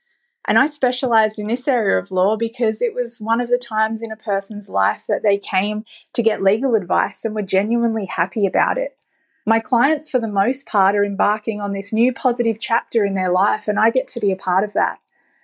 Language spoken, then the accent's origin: English; Sydney, New South Wales, Australia; I grew up in Western Sydney and I attended a public school and I was a teenage mum.